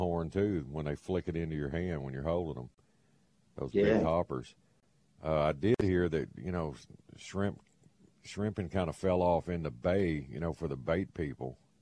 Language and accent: English; Dallas, Texas, United States; I was just heard lingo from growing up in Dallas up there.